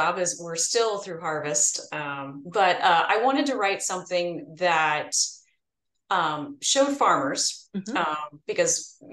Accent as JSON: {"language": "English", "region": "California", "country": "United States", "tie": "born or raised there", "said": "I grew up in Napa Valley and I didn't want to do Napa Valley because sometimes it has a little too much of a Hollywood feel."}